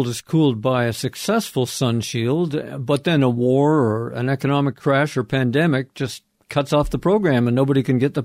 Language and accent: English; Milan, Lombardy, Italy; from Milan.